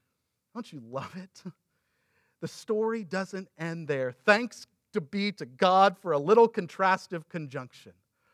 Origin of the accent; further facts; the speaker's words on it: McKinney, Texas, United States; I grew up in McKinney, Texas. I love going and taking my kids back there.